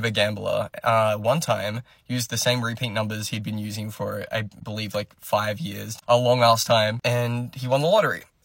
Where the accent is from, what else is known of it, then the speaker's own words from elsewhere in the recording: Adelaide, South Australia, Australia; I grew up in Adelaide, South Australia, with a younger sister, older brother, and mum and dad, so very normal. We were definitely more of the lower class income.